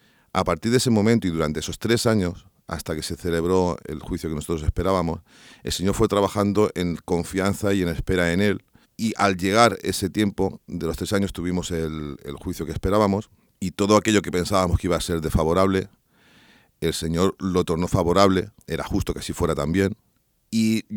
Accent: Spain; tengo 44 años de edad, vengo de España, estoy disfrutando de unas plácidas vacaciones aquí en la República Dominicana

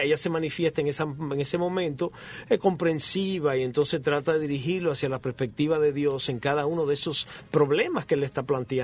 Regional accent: Santo Domingo, Dominican Republic; now in United States; En aquel entonces nosotros nos mudamos de Santo Domingo a la Florida

